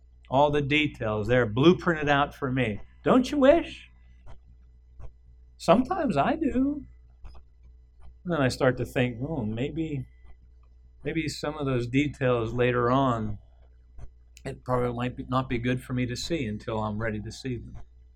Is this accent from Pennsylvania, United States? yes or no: yes; South Fork, Pennsylvania, United States; If you'd go back to my hometown. I grew up in a little town called South Fork in Cambria County.